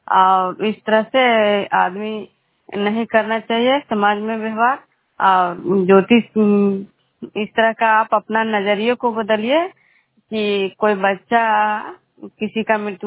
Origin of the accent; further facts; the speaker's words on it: Bihar, India; मैं विष्णुपुर ग्राम खुजरा पंचायत नालंदा जिला नगर खंड के निवासी हूँ।